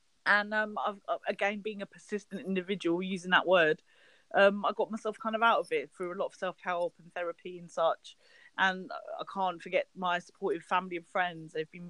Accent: South East England, United Kingdom; now in London, United Kingdom; I'm British Pakistani, you know, daughter to immigrants, grew up in Kent, moved to South London and set up a restaurant there in 2015.

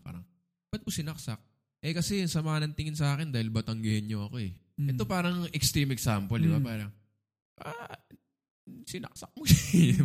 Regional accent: Ilocos Region, Philippines; pinagtatawanan nila ako dahil Ilocano ako eh.

